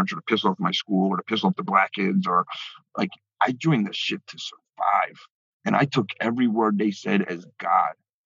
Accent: Philadelphia, Pennsylvania, United States; Now, growing up in South Philly, you would hear things about Jews.

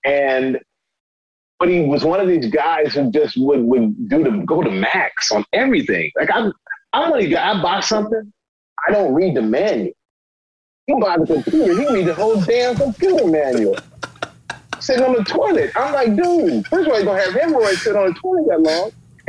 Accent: Germany; My first ex-wife is on there, you know, talking about our relationship and growing up in Germany and us being kids and having kids.

